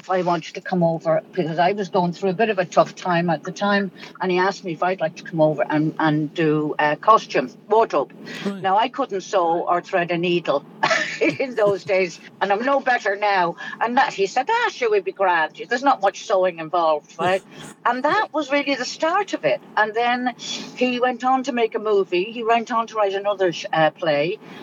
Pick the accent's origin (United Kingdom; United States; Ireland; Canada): Ireland; growing up in Ireland, in good Catholic Ireland